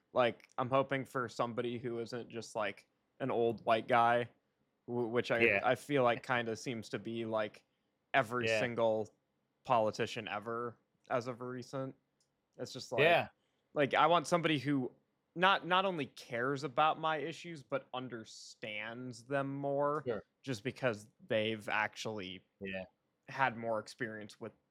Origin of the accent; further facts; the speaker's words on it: Baraboo, Wisconsin, United States; I grew up in Baraboo, Wisconsin